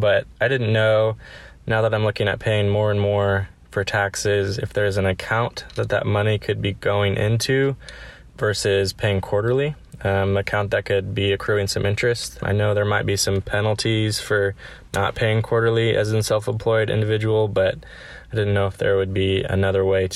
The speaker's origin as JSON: {"language": "English", "region": "Kansas", "country": "United States", "said": "I am from Kansas."}